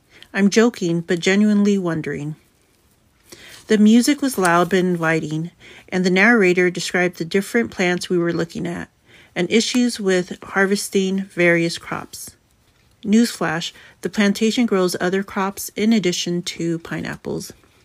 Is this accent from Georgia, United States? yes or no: no; San Francisco, California, United States; But it is an original show about growing up in San Francisco in a Polynesian family with strict rules